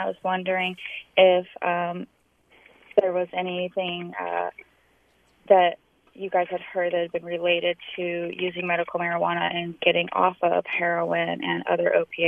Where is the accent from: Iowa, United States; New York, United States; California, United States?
California, United States; Santa Rosa; now in Seattle, United States; I'm originally from Santa Rosa in the Bay Area and have just moved up to Seattle